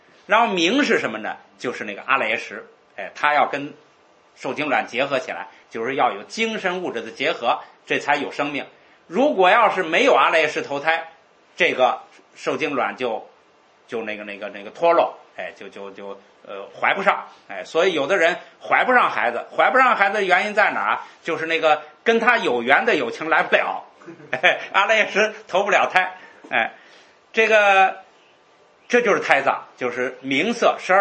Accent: China; 但是后来我们中国人呢，经常遇到观世音菩萨救他的时候是女的

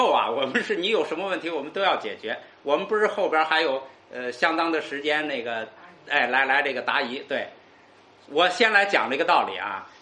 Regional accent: China; 这叫这个白金党蓝黑党在网上是争得一塌糊涂，我们中国人也加入进去了

